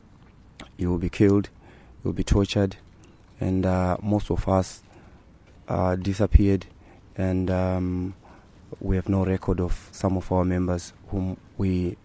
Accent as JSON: {"language": "English", "country": "Zimbabwe", "said": "I'm from Zimbabwe."}